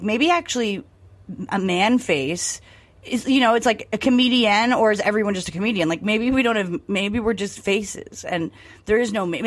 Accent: United States; I'm an American capitalist, so to me, we go right to money.

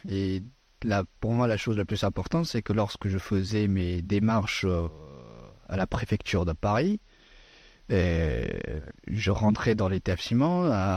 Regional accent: Afghanistan; first language Persian; French is a second language; now in France; de mon pays d'origine, de l'Afghanistan

